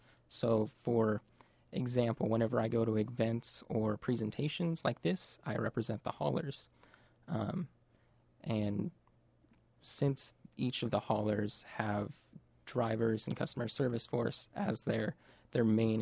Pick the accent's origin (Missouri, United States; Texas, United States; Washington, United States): Washington, United States; Vancouver; also born or lived in Corvallis; Well, I'm from Vancouver, Washington, although I was living down in Corvallis when I was going to school.